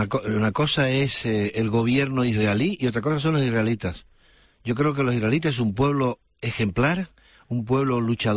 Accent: Spain; Yo me siento español profundamente

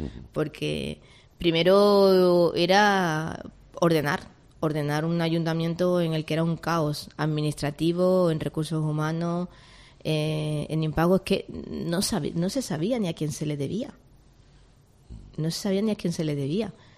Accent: Jerez de la Frontera, Andalusia, Spain; Y yo soy muy de Jerez. pero es que esta ciudad, contra más las conoces, más te enamora de ella

